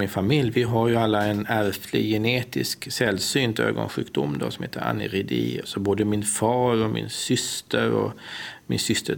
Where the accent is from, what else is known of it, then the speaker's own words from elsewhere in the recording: Sweden; jag är ju född och uppvuxen i Sverige, och sen så har jag det här konstiga namnet.